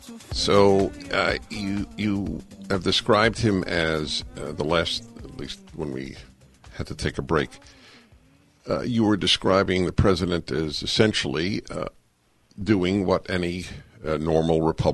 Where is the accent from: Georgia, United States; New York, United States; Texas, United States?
New York, United States; I grew up quintessentially Jewish in New York as a liberal Jew Democrat.